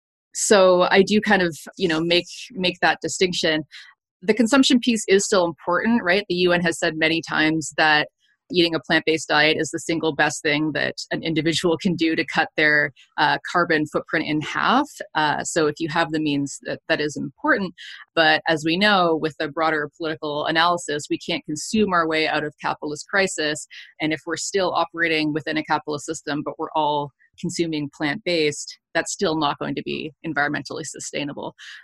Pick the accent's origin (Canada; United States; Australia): Canada; I am Canadian